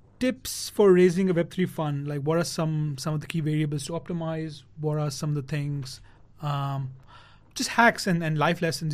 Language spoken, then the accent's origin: English; Pakistan; I'm from Pakistan, I can invest, amazing.